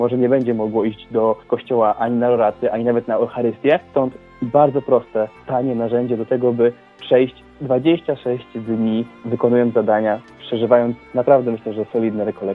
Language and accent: Polish; Toruń, Kuyavian-Pomeranian Voivodeship, Poland; bo my właśnie wywodzimy się z Torunia